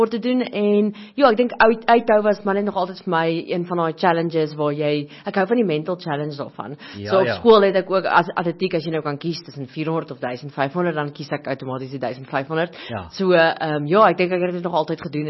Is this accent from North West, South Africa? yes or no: yes; Christiana, North West, South Africa; Ek is glad nie van Pretoria nie, ek is van 'n klein dorpie, Christiana.